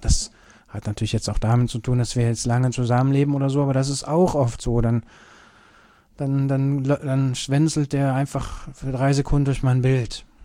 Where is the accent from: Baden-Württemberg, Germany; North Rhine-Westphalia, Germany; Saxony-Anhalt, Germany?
North Rhine-Westphalia, Germany; Kürten; Also zu Hause, ich komme ja aus Kürten